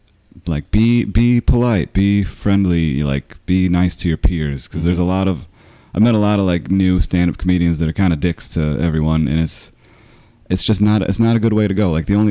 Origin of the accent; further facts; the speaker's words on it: White Bear Lake, Minnesota, United States; Yeah, I'm from White Bear Lake.